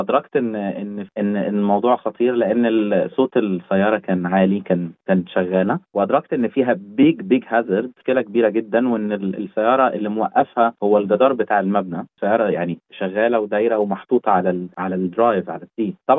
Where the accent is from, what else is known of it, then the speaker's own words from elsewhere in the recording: Egypt; كواحد مصري عادي